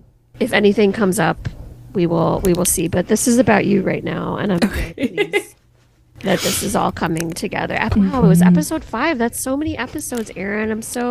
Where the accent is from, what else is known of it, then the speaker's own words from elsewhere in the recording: Belgium; I'm from Belgium.